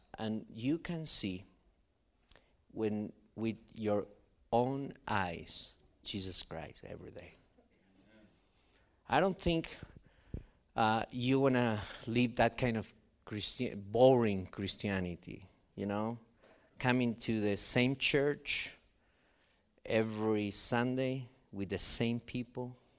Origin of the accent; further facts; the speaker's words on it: Argentina; moved away as an adult; now in United States; And when we came from Argentina to this country to be missionaries here, you know, I received the Lord through a missionary who Foursquare sent to Argentina.